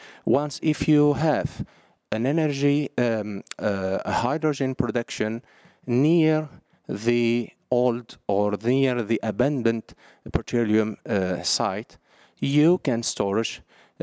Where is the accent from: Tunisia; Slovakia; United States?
Tunisia; English is a second language; I introduce myself … I come from Tunisia, North Africa